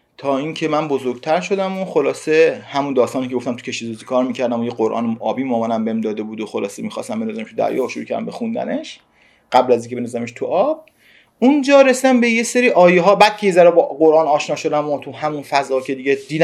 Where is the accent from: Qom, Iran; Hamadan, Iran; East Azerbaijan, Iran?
Qom, Iran; من توی شهر قم بزرگ شدم در یک خانواده بسیار بسیار مذهبی